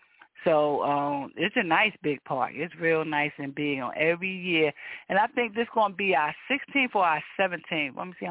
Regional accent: Newark, New Jersey, United States; They named the park after my son and where we from. I'm original from Newark, New Jersey.

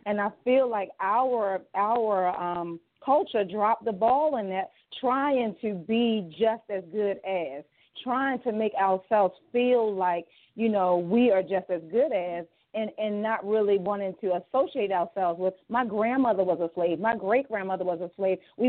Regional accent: Baltimore, Maryland, United States; I'm from Baltimore. So I went to school in, in Maryland.

